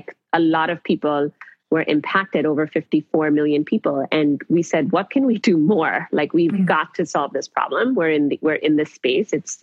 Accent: Pakistan; I'm originally from Pakistan

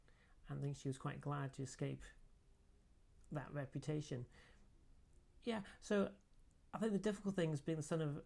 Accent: Aberdeen, Scotland, United Kingdom; north of Scotland, if I went to any kind of church event and it came out … I was from Aberdeen, then people would put two and two together

